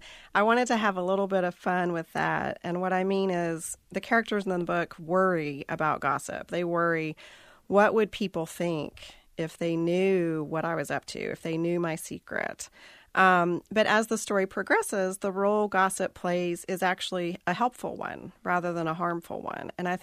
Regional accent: Hendersonville, North Carolina, United States; Sure. Well, I'm from Hendersonville, and I grew up there. My grandparents and great-grandparents are from Tuxedo, Zirconia, Green River area.

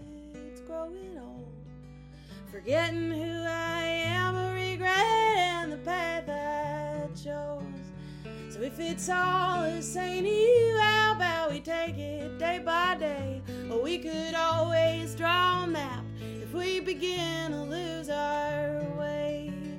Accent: Shepherdstown, West Virginia, United States; I grew up in Shepherdstown, West Virginia, which is the same place where my mom grew up, one town over from where my dad grew up

